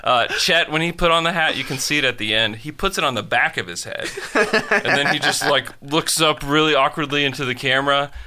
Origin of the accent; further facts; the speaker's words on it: Oklahoma, United States; I'm from Oklahoma.